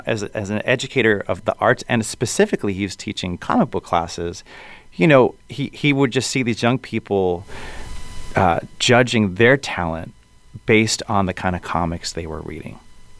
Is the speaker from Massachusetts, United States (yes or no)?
yes; Worcester, Massachusetts, United States; I just had a release party and a book signing for Hey Kiddo in my hometown of Worcester